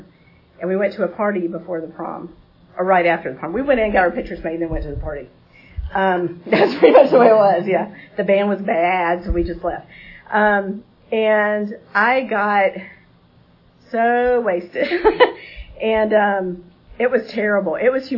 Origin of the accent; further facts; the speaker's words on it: Georgia, United States; I grew up in down near Fort Benning, Georgia. My dad was retired military.